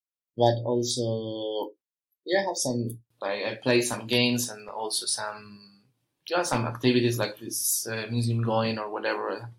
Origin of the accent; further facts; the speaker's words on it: Cádiz, Andalusia, Spain; English is a second language; From the south, Cádiz. It's quite unknown, but maybe you know Seville, Malaga, or Gibraltar. They are nearby places.